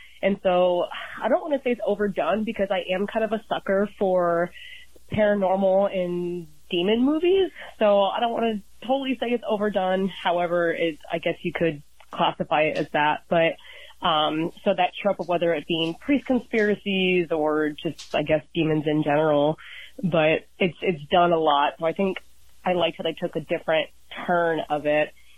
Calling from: Columbus, Ohio, United States; I'm calling in from Columbus, Ohio.

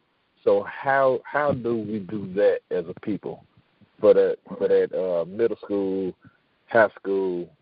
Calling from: Chattanooga, Tennessee, United States; I'm calling from Chattanooga.

